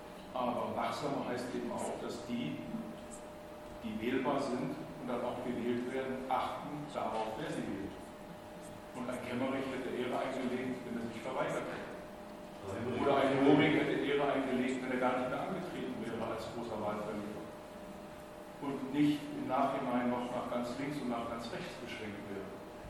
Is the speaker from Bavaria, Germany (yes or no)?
yes; Elmau, Bavaria, Germany; Ich bin in Elmau damals aufgewachsen, keine freie Reichsstadt wie Aalen, sondern ganz katholisch. Ich bin als Protestant damals in Elmau